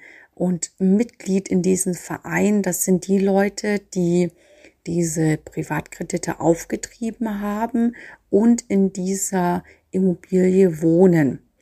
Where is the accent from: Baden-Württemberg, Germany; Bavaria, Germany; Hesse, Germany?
Bavaria, Germany; Nuremberg; So sehr wir als Nürnberger es auch empfinden, dass die Stadt immer teurer geworden ist